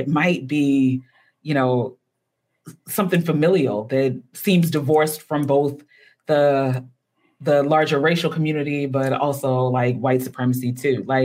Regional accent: Baltimore, Maryland, United States; accent: Baltimore; my God, I can only take so many questions about the imagined hardships I must have faced living and growing up in Baltimore. I mean, at the very least, I'm glad that the internet is really obsessed with the Baltimore accent now.

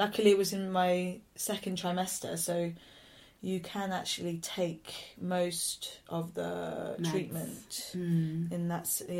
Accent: London, United Kingdom; now in Malawi; I identified so much with being a Londoner

